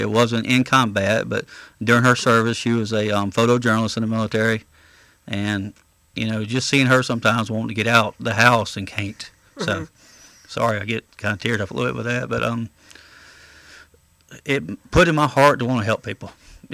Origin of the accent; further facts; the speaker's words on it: Augusta, Georgia, United States; I'm originally from Augusta, Georgia.